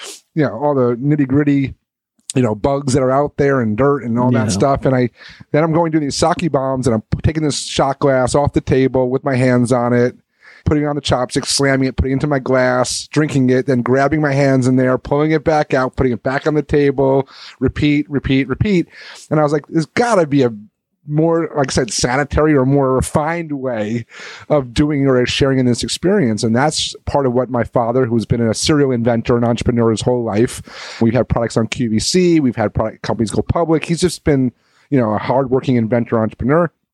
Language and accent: English; New York, United States; Then wasn't really aware of all that growing up in New York and the East Coast mentality.